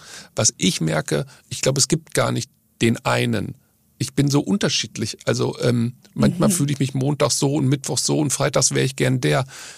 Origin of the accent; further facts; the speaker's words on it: North Rhine-Westphalia, Germany; wenn ich sage, ich komme aus dem Ruhrgebiet, denken alle, es wäre Köln.